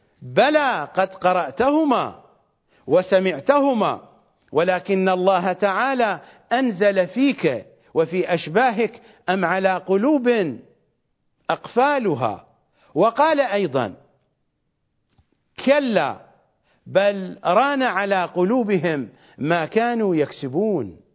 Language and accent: Arabic; Iraq; كونوا لا لنا ولا علينا، بلهجتنا الشعبية العراقية، اكفونا شركم